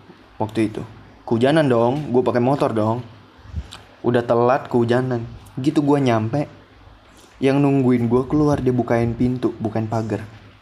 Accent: Pontianak, West Kalimantan, Indonesia; Di Jakarta. Sama di Pontianak, kampung halaman gue.

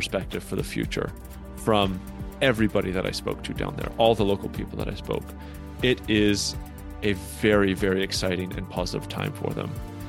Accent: Canada; I'm Canadian, of course

